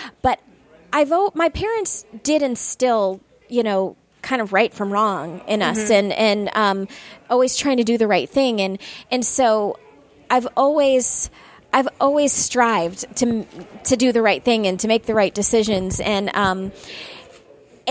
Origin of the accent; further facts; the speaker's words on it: Orlando, Florida, United States; because I grew up in Orlando.